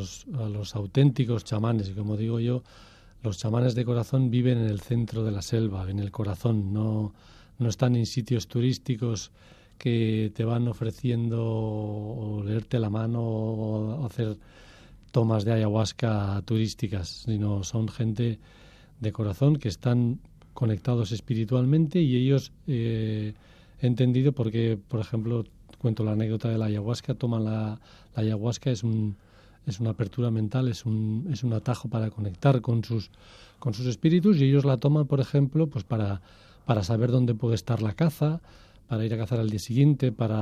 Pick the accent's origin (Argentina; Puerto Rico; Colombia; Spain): Spain; Puente la Reina, Navarre; de donde soy yo, de Puente la Reina, Navarra